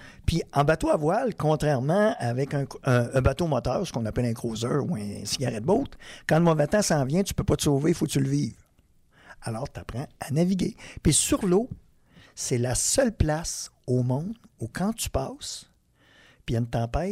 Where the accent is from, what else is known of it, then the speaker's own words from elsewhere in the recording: Les Escoumins, Quebec, Canada; moi, je suis originaire des Escoumins. Alors, c'est tout près de Tadoussac, Grande-Bergeronne, ces places-là.